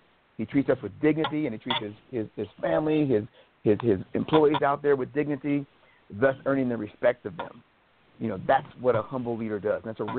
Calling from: Spokane, Washington, United States; I'm calling from Spokane

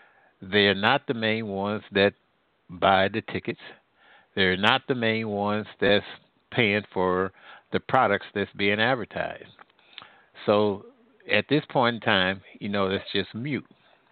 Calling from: Midwest, United States; I'm calling from the Midwest.

